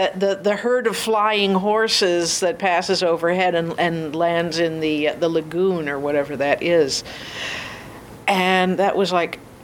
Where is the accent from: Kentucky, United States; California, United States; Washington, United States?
California, United States; I grew up here. I'm a Valley girl.